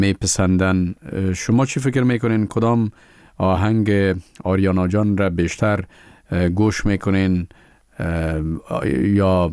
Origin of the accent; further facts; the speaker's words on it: Kabul, Afghanistan; born there; من در کابل به دنیا آمدیم کابل برای من ویژه هست